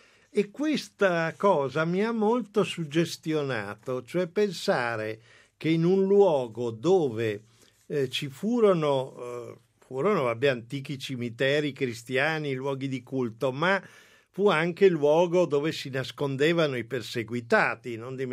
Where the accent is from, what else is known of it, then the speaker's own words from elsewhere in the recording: Padua, Veneto, Italy; now in Rome, Italy; io non dimenticare che sono a Roma ormai da una vita, ma di radici sono padovano, i miei parenti tuttora stanno a Padova